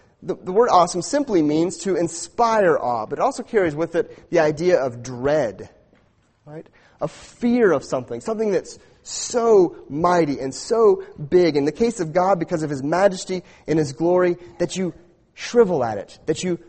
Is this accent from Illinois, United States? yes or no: no; Arizona, United States; I grew up in Arizona, and my dad took me to fish below Hoover Dam